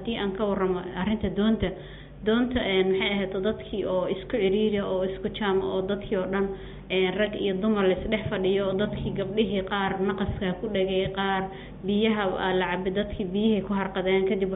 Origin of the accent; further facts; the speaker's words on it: Somalia; Waxaan ka soo jeedaa aniga gobollada dhexe